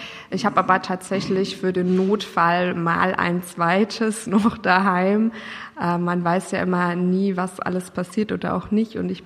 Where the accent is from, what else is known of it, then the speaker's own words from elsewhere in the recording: Bad Kissingen, Bavaria, Germany; born there; now in Munich, Germany; ich bin gebürtig aus Bad Kissingen.